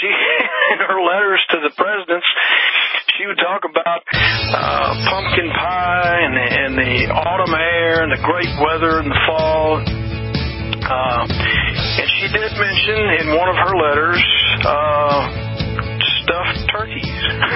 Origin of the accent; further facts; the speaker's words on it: Texas, United States; especially since my home state is Texas, I'd point out that Texas did not comply with that until 1956.